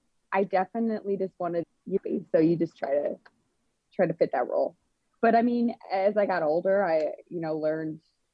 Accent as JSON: {"language": "English", "town": "Elk Grove", "country": "United States", "tie": "born or raised there", "said": "I grew up in Elk Grove community."}